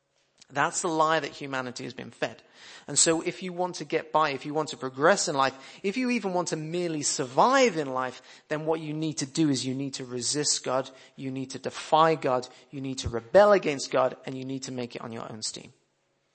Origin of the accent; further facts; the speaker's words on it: United Kingdom; Now, of course, we're British, so we're going to go for the slow simmer approach, aren't we, in our culture.